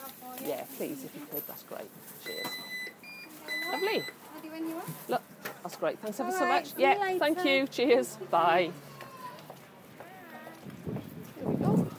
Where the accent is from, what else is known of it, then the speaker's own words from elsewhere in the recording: Wales, United Kingdom; I said, no. I said, I'm from Wales.